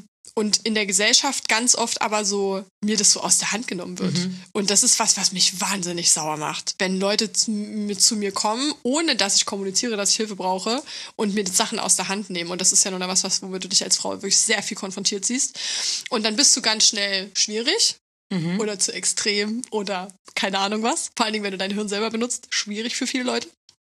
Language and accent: German; East Germany, Germany; Und wie gesagt, ich komme aus Ostdeutschland.